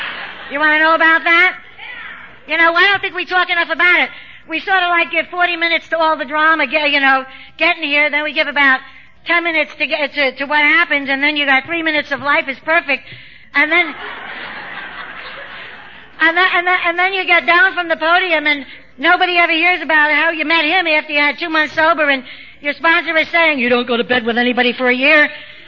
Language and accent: English; New York, United States; I have a speech defect. I'm from New York.